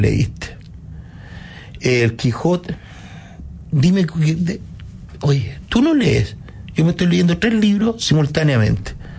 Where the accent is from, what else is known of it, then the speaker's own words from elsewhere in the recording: Chile; nosotros como chilenos, una sociedad que somos pasivos